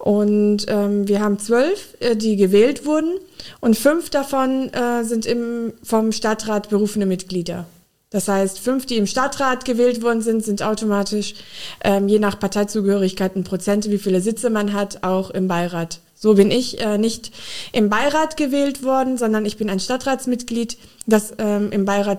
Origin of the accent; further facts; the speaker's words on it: Frankenthal, Rhineland-Palatinate, Germany; Ich bin in der Pfalz in Frankenthal aufgewachsen